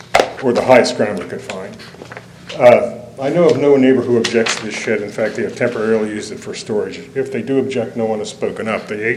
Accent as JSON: {"language": "English", "region": "Lake Erie snowbelt", "country": "United States", "said": "I came from Snowbelt around Lake Erie. I have more equipment than the average person."}